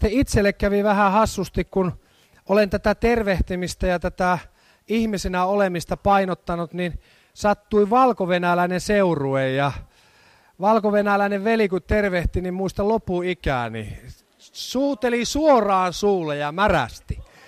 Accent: Ostrobothnia, Finland; Minä en tiedä, kun tulen Pohjanmaalta, jossa ihmiset ovat hyvin avoimia ja välittömiä, niin siellä halataan yleensä.

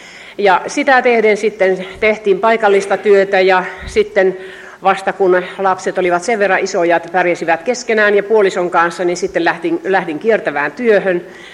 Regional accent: Jyväskylä, Central Finland, Finland; olen kotoisin Keski-Suomesta, mikä myöskin varmaan kuuluu aksentista, sieltä Savon liepeistä, sieltä naapurimaakunnasta. Ja olen syntyisin Jyväskylässä, siellä kouluni käynyt ja sitten avioitunut ja lähtenyt miehen matkassa muolimaa kiertelemään.

